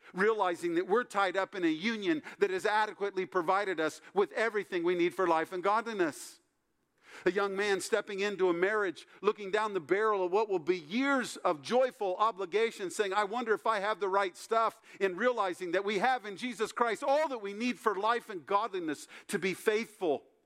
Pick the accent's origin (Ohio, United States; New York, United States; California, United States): Ohio, United States; growing up in Ohio, my dad and I loved the Ohio State University football team through the years.